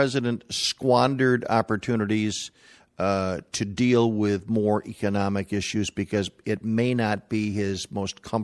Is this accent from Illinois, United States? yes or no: yes; Chicago, Illinois, United States; from Chicago.